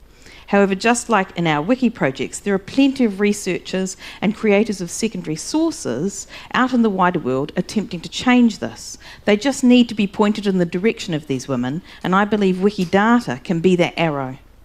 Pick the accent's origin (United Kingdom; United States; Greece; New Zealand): New Zealand; I'm a Wikimedian from New Zealand.